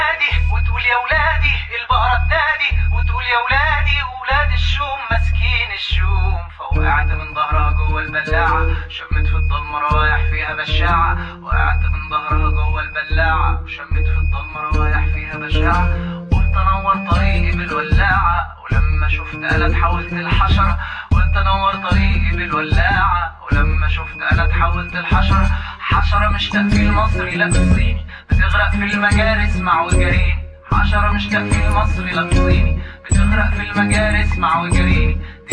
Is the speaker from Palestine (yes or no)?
yes; Palestine; Arabic is a second language; ده وانا ليه بتكلم مصري وانا فلسطيني؟